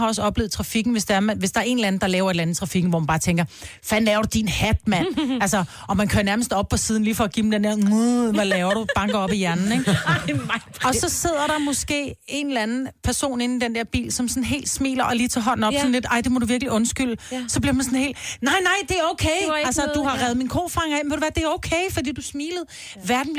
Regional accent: Copenhagen, Capital Region of Denmark, Denmark; jeg er født og opvokset i København.

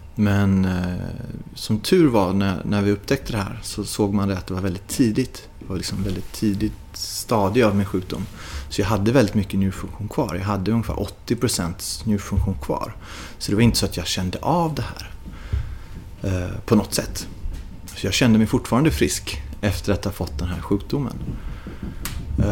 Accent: Sweden; Då när jag bodde hemma i Sverige då, på grund av min sjukdom, då var det lite svårt.

